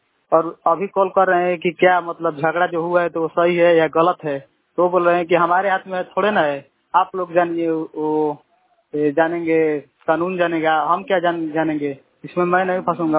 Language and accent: Hindi; Singhpur, Bihar, India; मैं रोहतास जिला ग्राम सिंहपुर के निवासी हूँ।